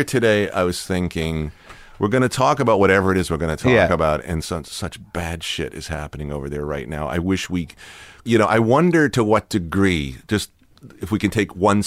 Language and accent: English; Watertown, Massachusetts, United States; Well, in Watertown, where I was a little kid, yes, and there was the St. James Church, and that's where I was an altar boy